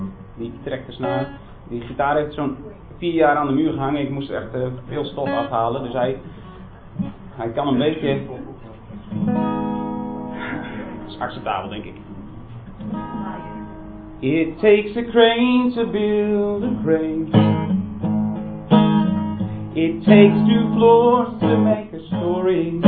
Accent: Dokkum, Friesland, Netherlands; ik kom uit Dokkum, Friesland.

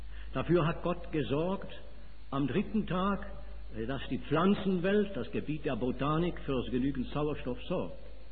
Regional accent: Switzerland; accent: Swiss German; first language Swiss German; deutsche Sprache ist meine Muttersprache, also auf Schweizerdeutsch vorerst war

